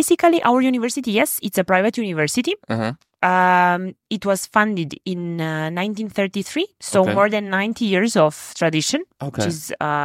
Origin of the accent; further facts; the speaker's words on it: Belgrade, Serbia; moved away as an adult; So, I'm from Serbia, from Belgrade. I have been living here for 13 years now. I studied languages, I studied philology in Belgrade, then I came here to do my master studies